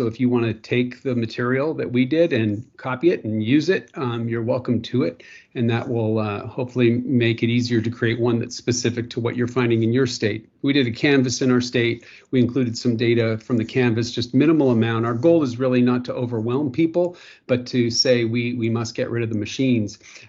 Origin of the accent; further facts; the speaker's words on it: Canada; Or I'm Canadian originally, and therefore Epoch.